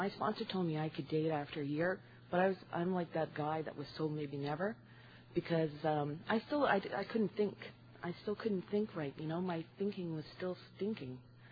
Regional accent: Ottawa, Ontario, Canada; I'm from Ottawa, Ontario, and I was really fortunate.

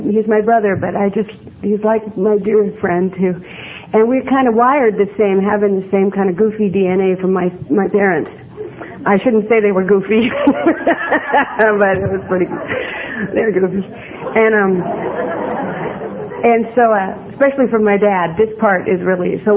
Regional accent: San Francisco, California, United States; now in West Hollywood, United States; I was born in San Francisco. I was born and raised there. I'm really from San Francisco. And I'm a North Beach girl. And then my family moved down the peninsula

